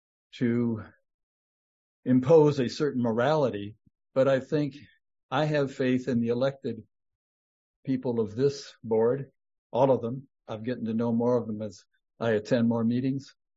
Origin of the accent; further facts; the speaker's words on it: United States; I'm from Emmett County.